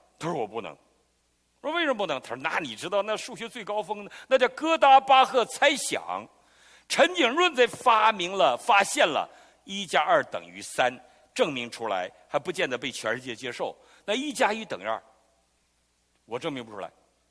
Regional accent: China; 我们中国人就容易创造上帝。你到台湾去，你看到我们大陆哈，哎呀，无神论呐、啊、也有它的好处，起码不盲目，不乱信。

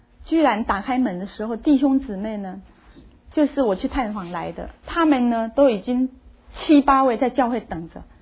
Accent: Kaohsiung, Taiwan; 我是高雄人，那我对基隆也不熟哈。

